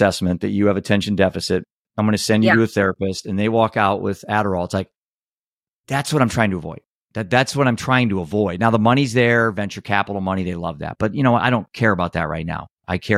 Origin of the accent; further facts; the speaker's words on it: Iowa, United States; I'm from Iowa. You build it, they come.